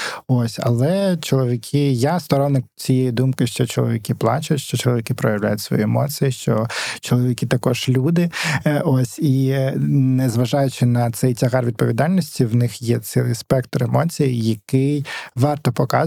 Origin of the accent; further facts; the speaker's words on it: Kharkiv, Kharkiv Oblast, Ukraine; also born or lived in Sumgait, Azerbaijan; Я народився в Баку, точніше в Сумгаїті, це під Баку містечко. Ось, і Там я прожив десь рік, і потім ми переїхали в Україну, в Харків, і все своє свідоме життя до повномасштабного вторгнення я жив в Харкові.